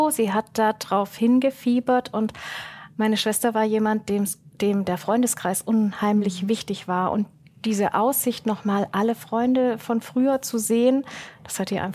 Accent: Villingen, Baden-Württemberg, Germany; Ja, also wir kommen aus Villingen und in Villingen ist die Fasnet die fünfte Jahreszeit.

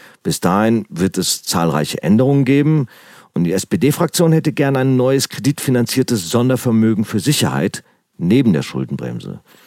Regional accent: Frankfurt, Hesse, Germany; Eher Ebbelweih, ehrlich gesagt, als Frankfurter Bub.

